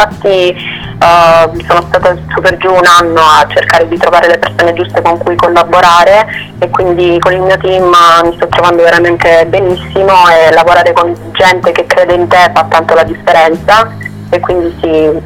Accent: Sicily, Italy; cose comunque antiche che rispecchiano la mia terra, è una parte fondamentale che è giusto che anche i giovani d'oggi sappiano, quindi la storia della Sicilia

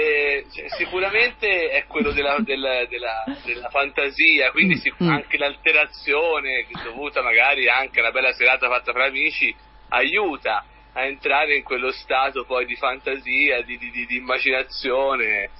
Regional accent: Tuscany, Italy; Ho paura che da buon toscano alla terzo minuto possa andare fuori per via di un bel mignolino contro un armadio

